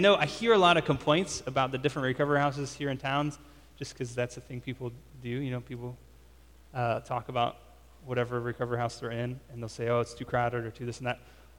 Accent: United States; also born or lived in Mexico; And as an American, sometimes you don't realize how our culture works until you get out of it.

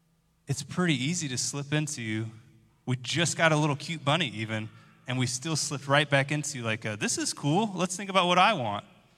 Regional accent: United States; Like, as an American, like, I'm rich, right?

